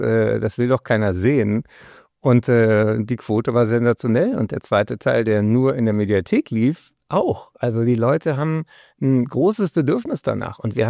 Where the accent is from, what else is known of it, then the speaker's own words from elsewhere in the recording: Berlin, Germany; ich bin ja Berliner.